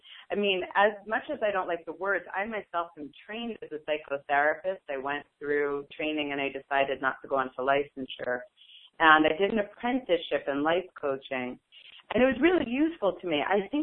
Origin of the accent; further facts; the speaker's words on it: Brooklyn, New York, United States; born there; also born or lived in Queens; I was born in Brooklyn, moved to Queens, and then journeyed back to Brooklyn.